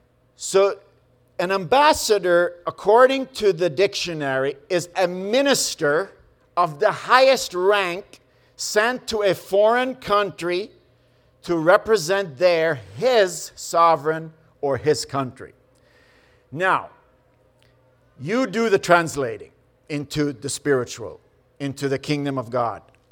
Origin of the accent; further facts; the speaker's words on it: Canada; now in Finland; I'm not a Finn. I'm a Canadian. I don't vote in their elections.